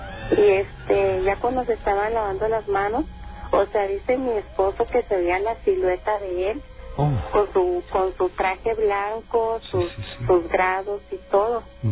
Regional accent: Chihuahua, Mexico; Yo soy originaria de Chihuahua.

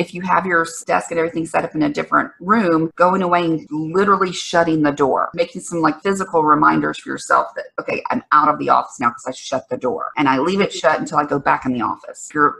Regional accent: Alabama, United States; accent: southern; Devin comes from Alabama and very close to my hometown, so my southern accent's really strong today.

